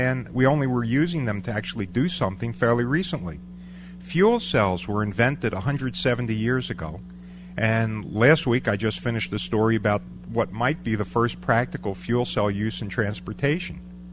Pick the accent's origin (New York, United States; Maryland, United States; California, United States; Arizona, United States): New York, United States; Meanwhile, I must warn you, I'm from New York. I sometimes talk fast.